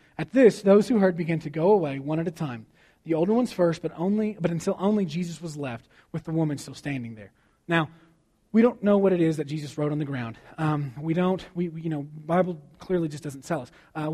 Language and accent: English; Texas, United States; I was raised in the South. And in Texas, where I'm from, you just always respond with ma'am.